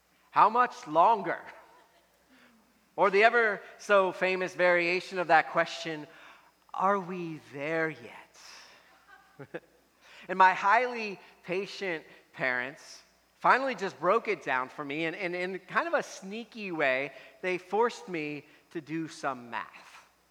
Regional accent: Philadelphia, Pennsylvania, United States; when I was a child, I grew up outside of Philadelphia, and we used to take a lot of family trips.

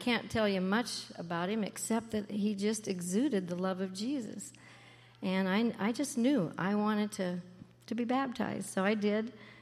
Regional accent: Fairbanks, Alaska, United States; born there; I was born in Fairbanks and... in a family of five children.

